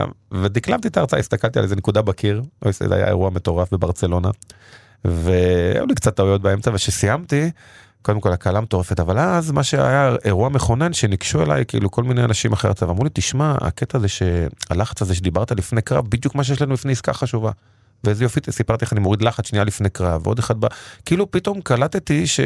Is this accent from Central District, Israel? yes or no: no; Bnei Brak, Tel Aviv District, Israel; עכשיו גדלתי בעיר בני ברק, פרדס קאסי שכונה בעיר, אני עד כיתה ח' הייתי בבית ספר דתי.